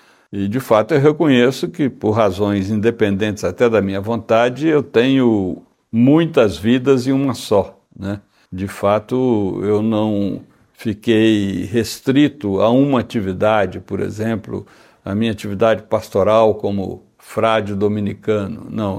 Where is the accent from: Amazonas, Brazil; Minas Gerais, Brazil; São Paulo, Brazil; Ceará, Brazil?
Minas Gerais, Brazil; eu sou mineiro, né?